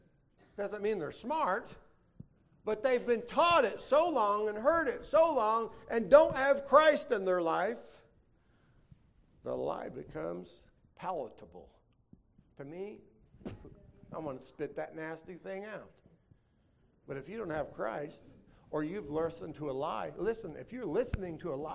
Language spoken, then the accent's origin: English; United States; But I have a problem with that because I'm an American.